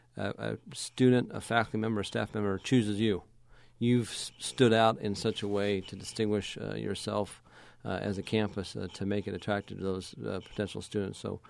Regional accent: Texas, United States; moved away; also born or lived in Utah; While I grew up in Texas, my family's in Utah.

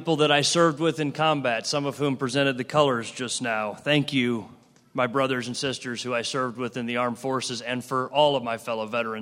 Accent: Ohio, United States; What a remarkable thing here in my hometown to look up and see so many fellow Ohioans

